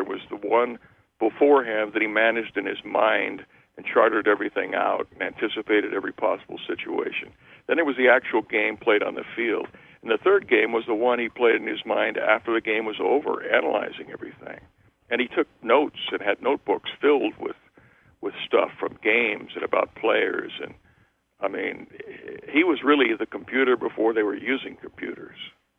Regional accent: Denver, Colorado, United States; Well, I grew up in Denver, which was not a big league town at the time.

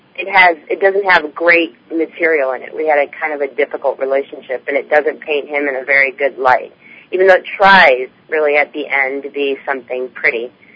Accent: Chicago, Illinois, United States; now in Des Moines, United States; I'm originally from Chicago, but Des Moinians say it means the monks.

